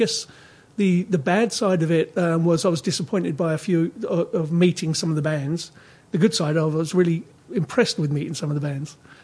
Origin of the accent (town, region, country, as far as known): London, United Kingdom; born or raised there; also born or lived in Sheffield